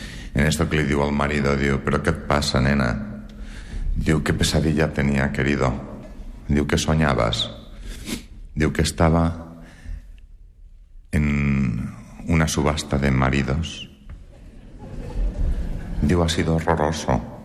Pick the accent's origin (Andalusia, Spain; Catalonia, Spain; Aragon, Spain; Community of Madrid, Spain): Catalonia, Spain; que somos catalanes, lo contamos mucho, cada segundo cuenta.